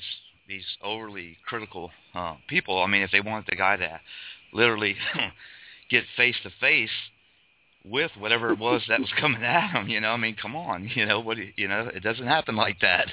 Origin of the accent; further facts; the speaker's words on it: Louisiana, United States; I grew up in born and raised in South Louisiana, the legend of Boggy Creek, the beast of Boggy Creek.